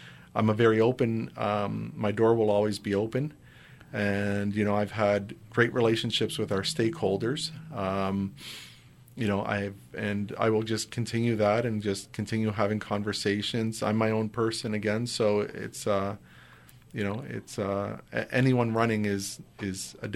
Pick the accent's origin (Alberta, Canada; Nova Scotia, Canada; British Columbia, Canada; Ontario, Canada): Nova Scotia, Canada; born there; even though I was born in Nova Scotia.